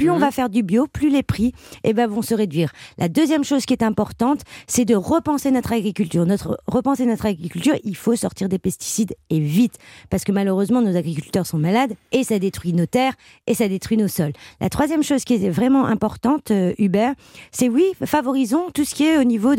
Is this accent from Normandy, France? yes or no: no; Hauts-de-France, France; Moi je viens du Nord-Pas-de-Calais et dans ma région c'est les Hauts-de-France.